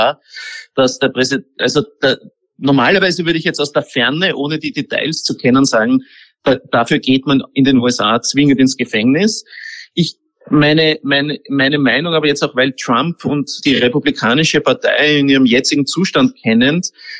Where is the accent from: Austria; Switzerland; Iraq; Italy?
Austria; Also das ist viel stärker als bei uns in Österreich zwischen den Bundesländern